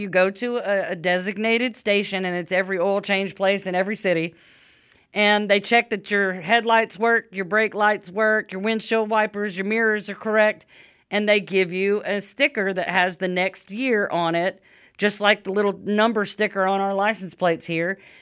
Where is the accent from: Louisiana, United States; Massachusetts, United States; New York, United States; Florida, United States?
Louisiana, United States; moved away as an adult; I'm from Louisiana and moved here as an adult.